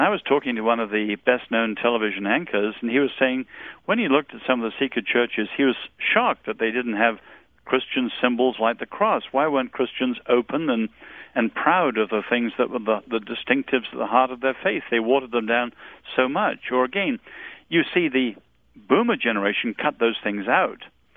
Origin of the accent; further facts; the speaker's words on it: England, United Kingdom; moved away; And I must say, as an Englishman coming to live in this country, we have in England, for all our problems, tremendous preachers like John Stott